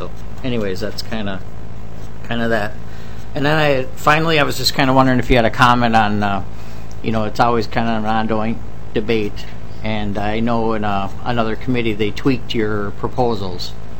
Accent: Minnesota, United States; but as a Minnesotan, I'm glad that's preserved.

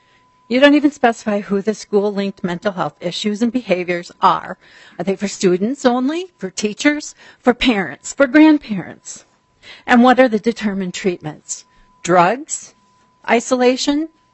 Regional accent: Rochester, Minnesota, United States; I'm from Rochester, Minnesota

